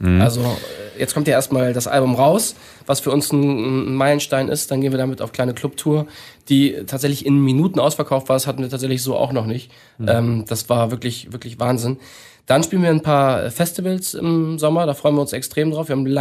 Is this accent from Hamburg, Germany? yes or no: yes; Hamburg, Germany; Und wir als Hamburger fühlen uns hier sehr, sehr wohl, weil ich finde, es ist Hamburg sehr ähnlich